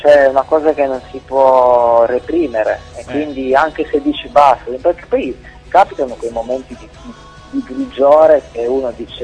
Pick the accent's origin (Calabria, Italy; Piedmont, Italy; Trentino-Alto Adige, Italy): Piedmont, Italy; Noi siamo dell'Interland torinese.